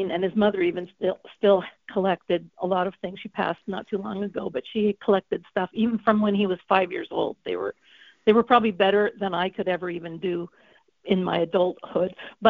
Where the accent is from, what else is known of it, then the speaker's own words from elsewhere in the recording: Colfax, Washington, United States; I grew up in the Palouse.